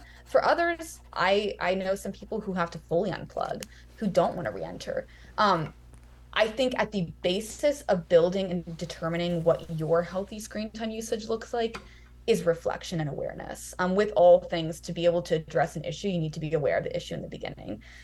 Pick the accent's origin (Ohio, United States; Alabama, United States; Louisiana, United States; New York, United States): Alabama, United States; Birmingham; I'm from Alabama, so it's in my veins.